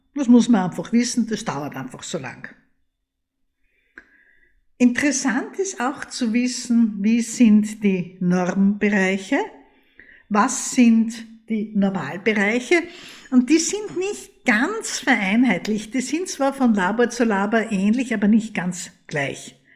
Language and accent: German; Austria; Bei uns in Österreich haben die meisten so eine braunrote Kappe.